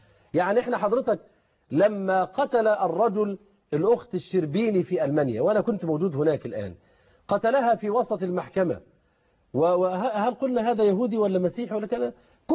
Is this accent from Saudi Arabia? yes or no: no; Upper Egypt, Egypt; قلت لهم عندنا في الصعيد قد تقوم الحروب والمشاكل بين عائلات